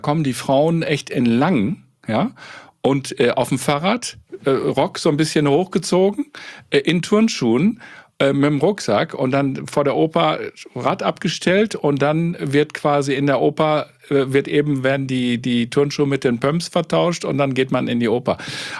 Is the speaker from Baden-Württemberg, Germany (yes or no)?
no; Münster, North Rhine-Westphalia, Germany; Meine Geburtsstadt ist Münster.